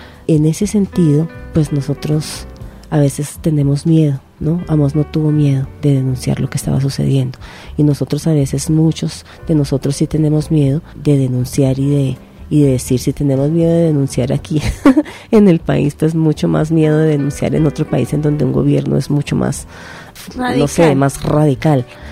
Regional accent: Colombia; nosotros somos colombianos de a pie

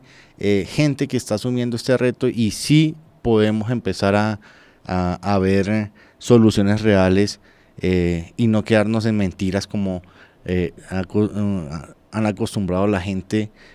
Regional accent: Natagaima, Tolima, Colombia; now in Soacha, Colombia; Yo soy oriundo de Natagaima, Tolima, sí, y estoy radicado acá en Soacha hace 15 años precisamente.

